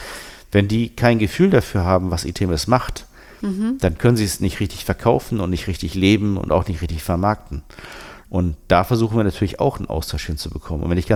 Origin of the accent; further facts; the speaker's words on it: Northern Germany, Germany; Ich komme ja aus Norddeutschland